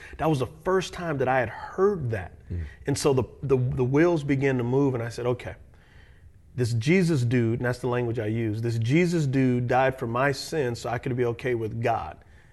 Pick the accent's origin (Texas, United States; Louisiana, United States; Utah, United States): Texas, United States; San Antonio; I grew up in San Antonio, Texas, and raised primarily by my grandmother.